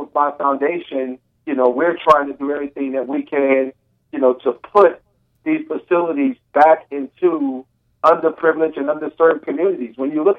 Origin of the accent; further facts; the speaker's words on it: Newark, New Jersey, United States; born there; I was born in Newark, New Jersey, single parent.